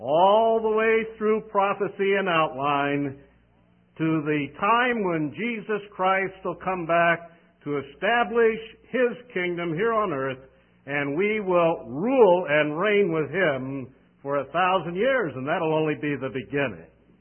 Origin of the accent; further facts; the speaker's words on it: Dayton, Ohio, United States; In November of 1960, I was led to the Lord by a Jewish missionary in Dayton, Ohio, my hometown.